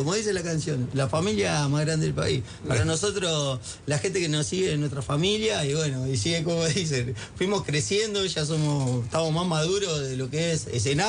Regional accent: Villa Elvira, Buenos Aires Province, Argentina; La mayoría somos de Villa Elvira. Se creó ahí, éramos todos de ahí.

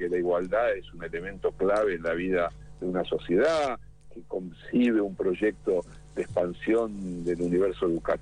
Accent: Argentina; Somos todos argentinos y argentinas, no.

